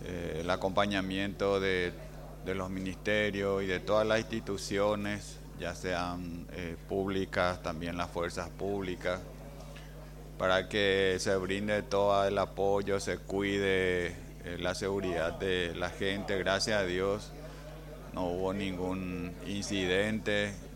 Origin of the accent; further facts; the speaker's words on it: Itapúa, Paraguay; nos permitió sentirnos orgullosos como itapuense, como paraguayo, poniendo a nuestro país en el ojo del mundo